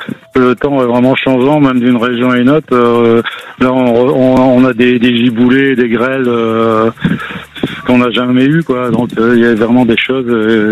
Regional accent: Provence-Alpes-Côte d'Azur, France; on vient du Var.

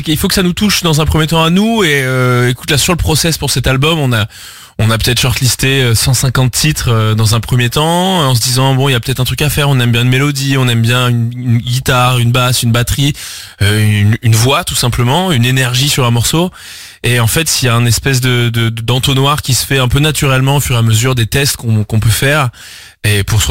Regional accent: Aix-en-Provence, Provence-Alpes-Côte d'Azur, France; tu sais Pierre et moi on vient d'Aix-en-Provence, on était dans la même classe au collège quand on avait 13 ans

